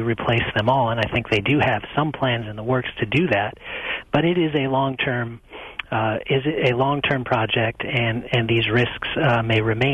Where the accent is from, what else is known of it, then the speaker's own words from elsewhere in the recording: Wisconsin, United States; Yeah, well, I'm originally from Wisconsin